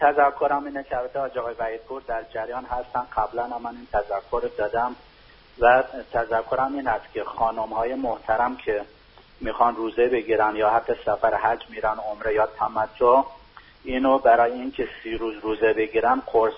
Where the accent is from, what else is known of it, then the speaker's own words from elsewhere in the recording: Tehran, Tehran Province, Iran; اون روز وقتی که رسیدم به وطنم که تهران هست